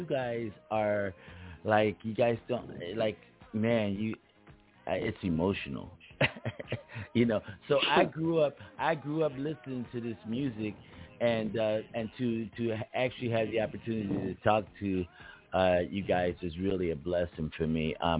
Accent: Philadelphia, Pennsylvania, United States; even though I'm from Philly, but I did all my career on the West Coast with Solar, right? And so, but my home and my heart has always been in Philly.

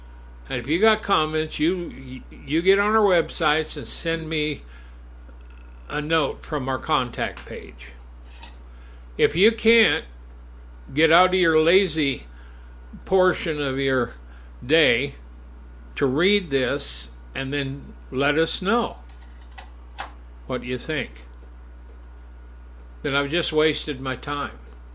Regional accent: Wyoming, United States; Some of the most beautiful places on the planet are found here in my home state and in my neck of the woods.

